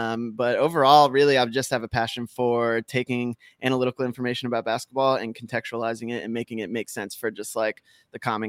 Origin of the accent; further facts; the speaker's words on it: Tampa, Florida, United States; I'm from Florida originally, grew up in Tampa area, went to University of Florida, played ball growing up.